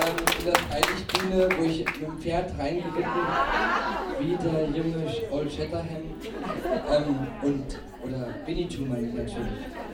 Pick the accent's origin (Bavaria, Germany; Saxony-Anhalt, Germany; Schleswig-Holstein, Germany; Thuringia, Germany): Bavaria, Germany; ich komme ja eigentlich aus Niederbayern und ich wollte so ein bisschen wieder zurück zu meinen Wurzeln finden.